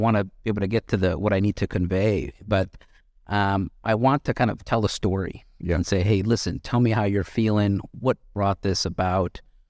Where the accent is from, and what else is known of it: Chicago, Illinois, United States; born or raised there; also born or lived in Rio de Janeiro, Brazil / Italy